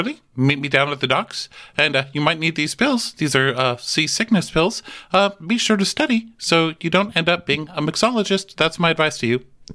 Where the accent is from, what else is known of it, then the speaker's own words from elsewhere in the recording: Texas, United States; I'm from Texas. That's how we communicate.